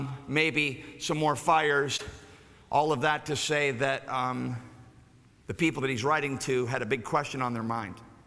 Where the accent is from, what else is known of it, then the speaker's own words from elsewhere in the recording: Clearwater, Florida, United States; I grew up in Clearwater. I pastored the church I grew up in. I never had a cold winter in my whole life.